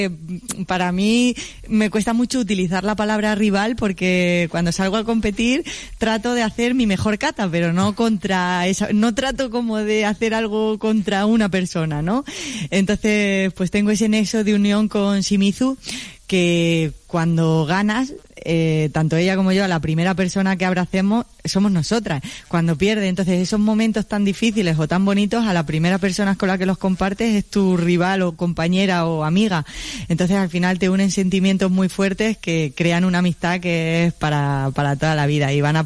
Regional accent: Talavera de la Reina, Castilla-La Mancha, Spain; al final va a haber una parte muy propia que es Talavera y es mi tierra y es mi gente

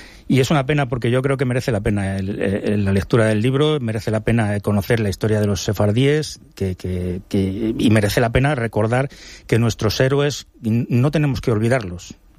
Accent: Guardo, Castile and León, Spain; now in Benidorm, Spain; aquí en Benidorm, donde vivo, en mi pueblo, digamos, en mi pueblo de la infancia, en Guardo, Palencia

